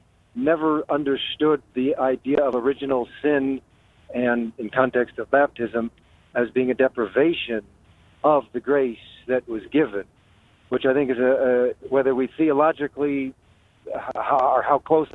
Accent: Germany; I'm from Germany. We live in Germany, and I'm visiting.

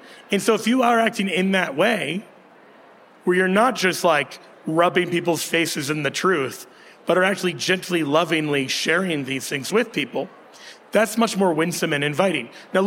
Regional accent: Kansas City, United States; Talk football with me after this. I'm from Kansas City. I'll be insufferable.

